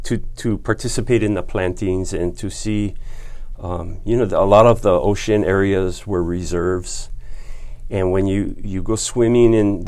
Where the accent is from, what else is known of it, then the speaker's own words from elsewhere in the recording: Kula, Hawaii, United States; I grew up in Kula, and I had not observed these patterns in the sky.